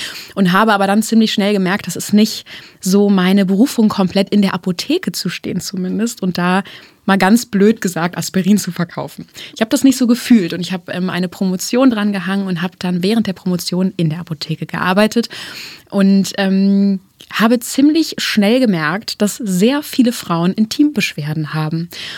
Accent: Eifel, Germany; Ich komme aus der tiefen Eifel. Ich bin eigentlich so ein Dorfkind, bin 31 Jahre jung und bin vor ziemlich genau 3 Jahren jetzt nach Berlin gezogen

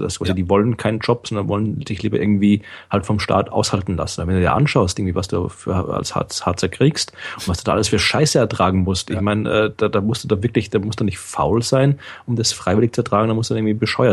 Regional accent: Austria; dass ich jetzt als Österreicher kriege ich das gar nicht

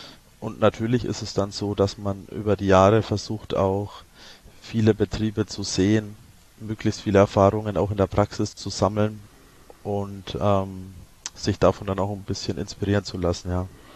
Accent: Obernbreit, Bavaria, Germany; ich bin hier aufgewachsen in Obernbreit, in einem recht alten Gehöft, in Anführungszeichen. Meine Eltern hatten ganz klassisch Landwirtschaft, Gemischbetrieb

